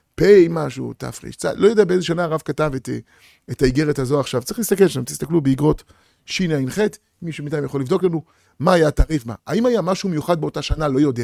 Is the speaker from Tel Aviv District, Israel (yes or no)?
yes; Tel Aviv, Tel Aviv District, Israel; אני מגיע מתל אביב. אני למד בישיבה בתל אביב, בישיבת מעלה אליהו.